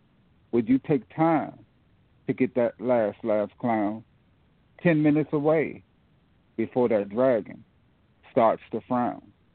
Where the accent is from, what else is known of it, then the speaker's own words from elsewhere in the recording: Fort Washington, Maryland, United States; I'm from Fort Washington. I live in Fort Washington, Maryland.